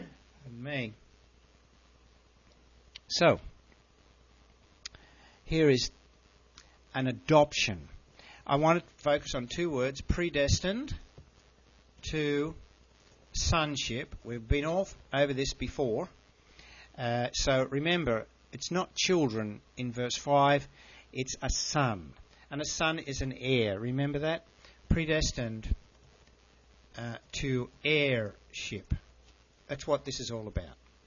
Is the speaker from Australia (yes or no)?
yes; Australia; You've heard my story about I was posted to Vietnam as an Australian soldier. I'm a Vietnam veteran.